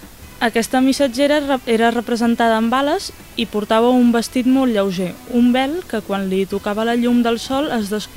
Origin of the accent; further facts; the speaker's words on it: Catalonia, Spain; A part de maduixots tradicionals de la meva comarca, que són artesania.